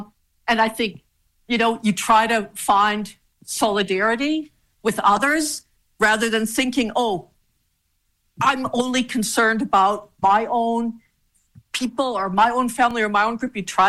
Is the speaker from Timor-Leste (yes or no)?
no; Canada; I don't feel like because I'm Canadian, I had to study Canadian history. And yet it is an interesting question. So my background is Mennonite. It's not so much the religious background, but my parents were born in Soviet Union, Soviet Ukraine in the 1920s.